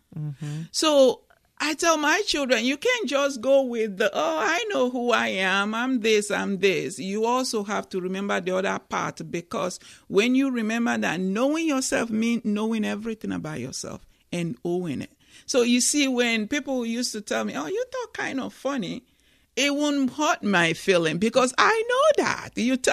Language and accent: English; Nigeria; I came from Nigeria, where the villagers know everybody, where I'm surrounded by that village.